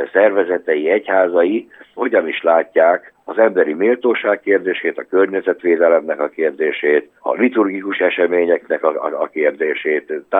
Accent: Pest, Hungary; miután mi Pest közelében nőttünk föl

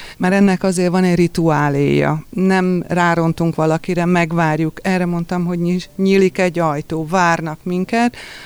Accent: Nyíregyháza, Szabolcs-Szatmár-Bereg, Hungary; mi nyíregyháziak vagyunk, tehát akik Nyíregyházán itt dolgozunk, mi nyíregyháziak vagyunk

